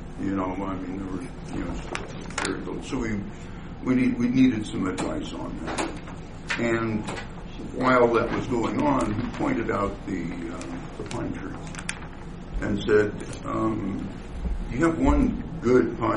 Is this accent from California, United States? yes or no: yes; Paradise, California, United States; I come from, we moved up here from Paradise, California, so pine trees were a big part of our life down there.